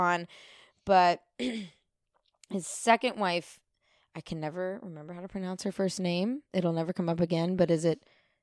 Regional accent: Santa Rosa, California, United States; I'm from Sonoma County. I'm from Santa Rosa. Hello, 707. What's up?

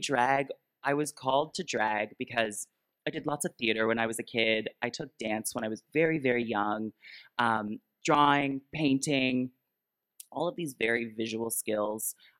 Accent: Peterborough, Ontario, Canada; I moved from Peterborough, Ontario to Toronto, Ontario.

